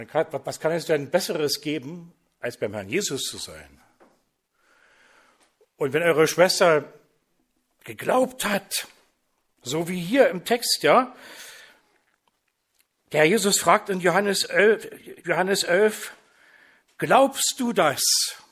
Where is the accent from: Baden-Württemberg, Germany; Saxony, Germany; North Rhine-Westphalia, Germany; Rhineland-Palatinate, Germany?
Saxony, Germany; Vielau; ich komme aus Vielau, das liegt in der Nähe von Zwickau, komme aus dem Hintergrund der Brüderversammlungen, wo ich mit Leib und Seele zu Hause bin. Ich bin 63